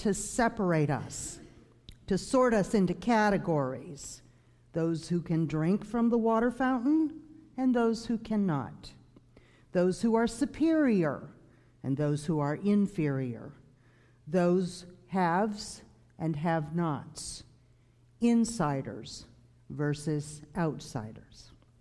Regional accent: the South, United States; now in Michigan, United States; Now, you may hear from my accent that I'm not a native of Michigan. I grew up in the segregated South, and I remember those signs.

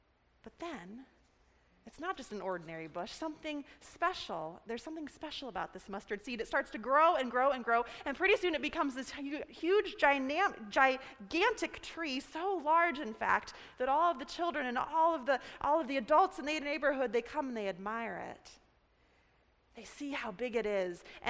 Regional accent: Nebraska, United States; Well, I grew up in Nebraska, and a fair warning, you're going to hear a few number of Nebraska stories since I'm from the great Cornhusker State.

